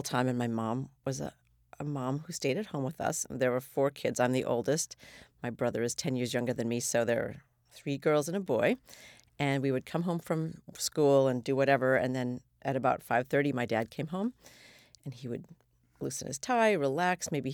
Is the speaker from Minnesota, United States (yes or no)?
yes; Minneapolis, Minnesota, United States; she'd always clip recipes from the Minneapolis Star Tribune because I grew up in Minneapolis.